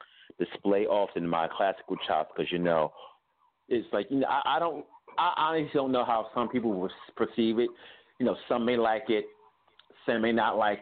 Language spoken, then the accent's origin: English; Jersey City, New Jersey, United States; Well, born and raised in Jersey City, New Jersey, and I've been singing since I was about 11 years old